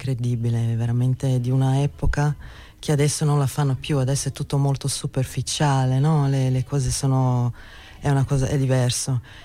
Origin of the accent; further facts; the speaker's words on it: Guararema, São Paulo, Brazil; Italian is a second language; sono cresciuta in Brasile, sono nata in Brasile in un paesino che si chiama Guararema, vicino a San Paolo, sono 70 km da San Paolo, però è un paesino molto tranquillo, no? Con una bella natura, eccetera. E sono cresciuta lì